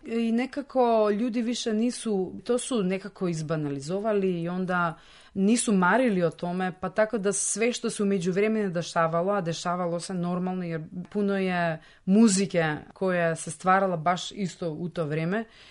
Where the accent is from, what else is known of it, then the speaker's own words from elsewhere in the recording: North Macedonia; znači, mi nismo iz Francuske, mi smo iz Makedonije.